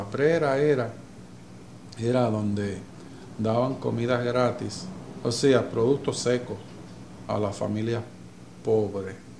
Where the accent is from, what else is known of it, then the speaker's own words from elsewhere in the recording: Carolina, Puerto Rico; me acuerdo de los líderes de mi pueblo en Carolina